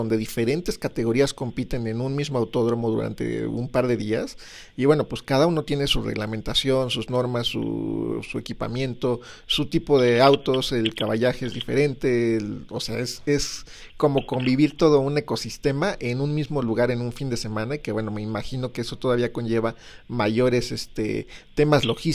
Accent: Mexico; Y lo importante también, pues, como mexicanos, ¿no?

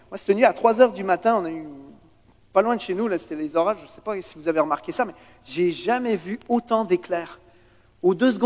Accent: Switzerland; now in Canada; Regardez, on vient de la Suisse, un des pays les plus chers du monde. Ça fait 12 ans qu'on est au Québec quand même

